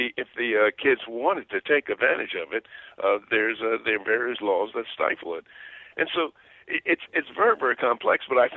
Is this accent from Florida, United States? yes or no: no; Philadelphia, Pennsylvania, United States; I'm 82 years old, and when I grew up in the North Philadelphia, the slums of North Philadelphia.